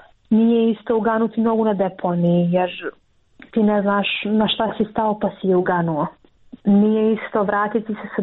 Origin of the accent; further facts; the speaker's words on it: Montenegro; Jer to je takva praksa kod nas u Crnoj Gori.